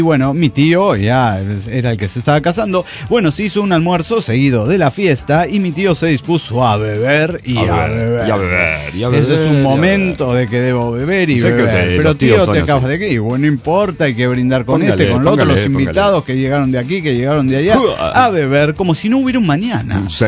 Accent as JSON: {"language": "Spanish", "town": "Cuernavaca", "region": "Morelos", "country": "Mexico", "said": "de Cuernavaca, Morelos, México."}